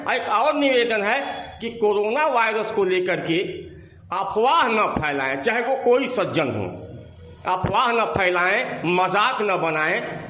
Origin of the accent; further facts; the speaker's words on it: Mainpur, Uttar Pradesh, India; मेरा गांव मैनपुर है, विकास खंड करंडा, जनपद गाजीपुर।